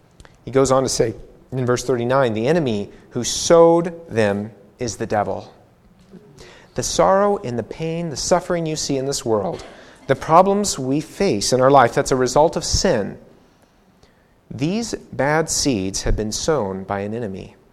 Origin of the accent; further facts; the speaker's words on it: Missouri, United States; I grew up in Missouri. We have like 10 different kinds of oak trees in Missouri.